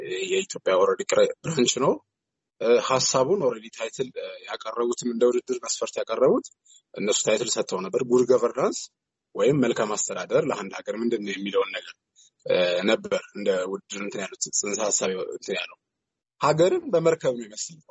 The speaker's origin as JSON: {"language": "Amharic", "town": "Welkite", "region": "Central Ethiopia", "country": "Ethiopia", "tie": "born or raised there", "said": "ተወልጄ ያደግኩት ወልቂጤ ከተማ ነው፣ ጉራጌ ዞን ውስጥ ነው።"}